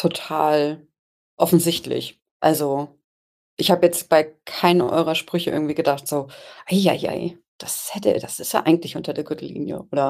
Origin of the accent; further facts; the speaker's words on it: Hamburg, Germany; Also ja, ich komm aus dem Speckgürtel von Hamburg. Genau, da sagt man paddelig.